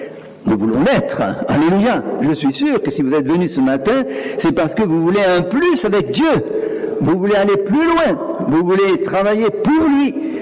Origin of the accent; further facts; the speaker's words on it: Auvergne-Rhône-Alpes, France; Moi, je suis de l'Ardèche à l'origine.